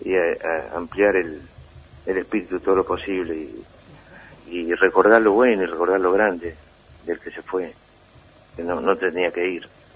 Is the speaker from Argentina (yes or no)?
yes; Argentina; los abrazamos como argentinos y en mi caso también como peronista.